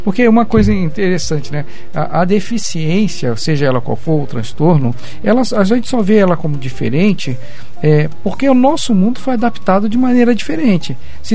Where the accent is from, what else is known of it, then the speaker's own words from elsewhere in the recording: Brazil; E eu, como brasileiro, eu pertenço desde o Oiapoque ao Chuí.